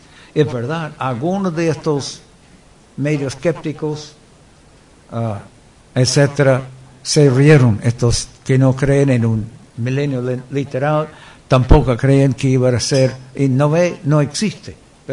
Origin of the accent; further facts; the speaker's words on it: United States; mi querido país donde yo fui criado en los Estados Unidos